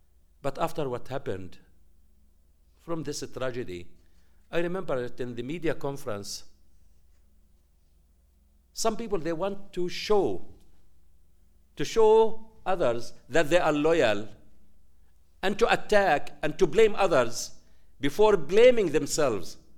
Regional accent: Jabalia, Gaza Strip, Palestine; I wanted them to know that I am from Jabalia refugee camp, with the full meaning.

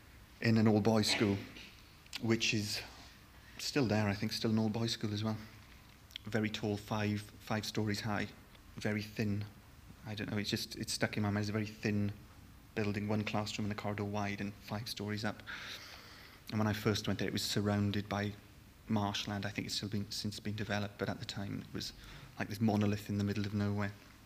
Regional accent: Swansea, Wales, United Kingdom; I'm Welsh. I come from Swansea. And you will have gathered that from the accent straight away, but it's one of those relative things. Back in Swansea, they don't think I've got an accent, whereas you all do.

